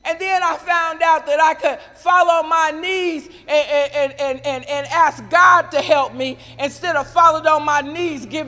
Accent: Oakland, California, United States; When I got here, I came from Oakland, California.

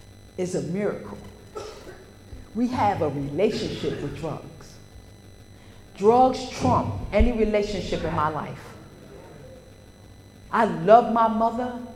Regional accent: New York City, New York, United States; And I come from New York City, right?

